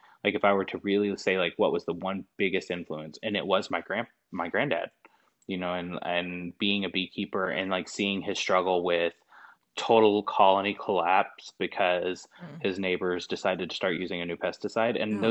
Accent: Texas, United States; so growing up in Texas in smaller communities

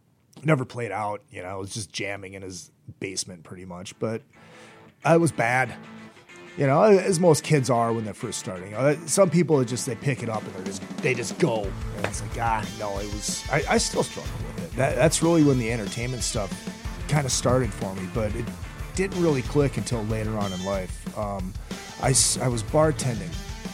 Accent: St. Cloud, Minnesota, United States; now in Los Angeles, United States; I am originally from St. Cloud, Minnesota. 46 years old. I've been here in Los Angeles for a little bit over 5 years now.

